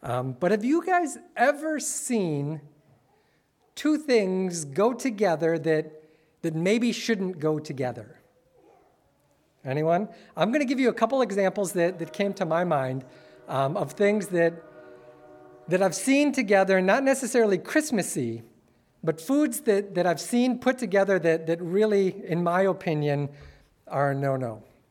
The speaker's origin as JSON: {"language": "English", "region": "Wisconsin", "country": "United States", "tie": "born or raised there", "said": "Born and raised in Wisconsin, cheese, yes, I love it."}